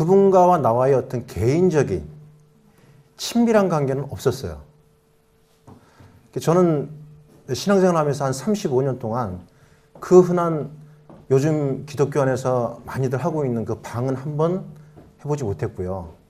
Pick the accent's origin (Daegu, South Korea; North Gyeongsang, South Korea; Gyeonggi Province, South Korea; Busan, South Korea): Gyeonggi Province, South Korea; Suwon; 저는 수원에서 온